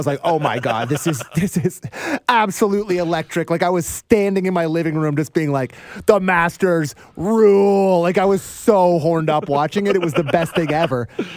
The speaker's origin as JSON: {"language": "English", "country": "Canada", "said": "And as Canadian golf fans, we should be absolutely offended by it"}